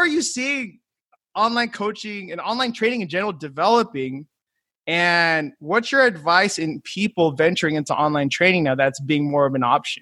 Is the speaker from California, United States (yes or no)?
yes; California, United States; I'm from the Bay Area, so there's fires now.